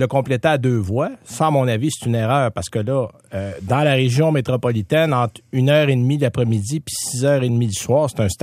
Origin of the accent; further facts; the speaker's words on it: Saint-Timothée, Quebec, Canada; Moi, je viens de la région de Valleyfield, Saint-Timothée, pour être précis, où c'était un village qui était à 1h05-10 de Montréal.